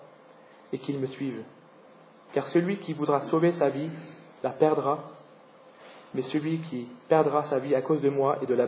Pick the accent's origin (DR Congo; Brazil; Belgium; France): France; nous, en tant que Français, dans la France, nous avons encore le privilège d'être préservés de toute persécution